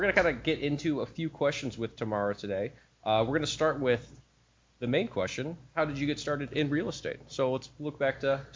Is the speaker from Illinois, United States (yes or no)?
yes; Illinois, United States; I feel your pain. I'm from Illinois, so